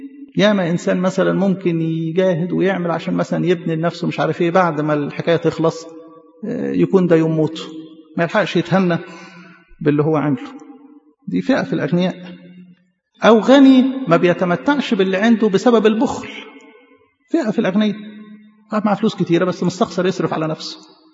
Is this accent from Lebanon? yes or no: no; Upper Egypt, Egypt; لكن العادة عندنا في الصعيد يعمل كده